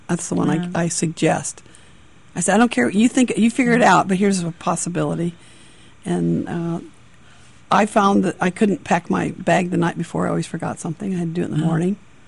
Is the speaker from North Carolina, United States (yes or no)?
no; Long Beach, California, United States; I met them through a World Team Tennis Clinic out in California because I'm from Long Beach